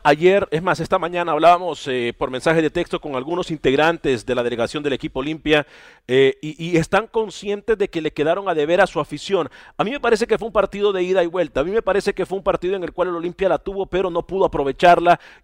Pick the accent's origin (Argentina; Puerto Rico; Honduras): Honduras; Nos encontramos en territorio centroamericano, específicamente en mi tierra natal, en Honduras